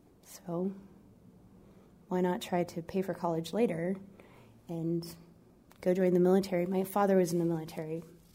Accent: Tioga, North Dakota, United States; born there; I was born in Tioga, North Dakota, November 17th, 1981.

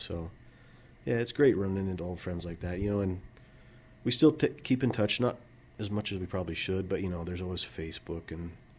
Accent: Colstrip, Montana, United States; also born or lived in Missoula; Well, I was born here in Missoula, but my folks moved to Colstrip, Montana, which has a population of about 2,000, depending on the mine there. So it was a small town, and my graduating class was about 98 people, so kind of small.

